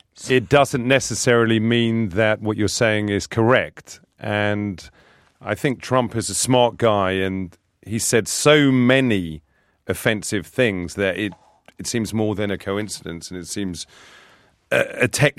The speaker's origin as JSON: {"language": "English", "region": "England", "country": "United Kingdom", "said": "Well, you got to remember, I'm an Englishman. I'm not actually a citizen here"}